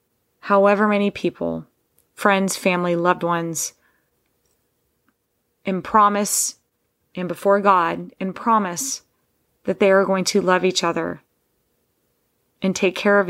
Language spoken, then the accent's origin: English; Texas, United States; I grew up in Texas, guys.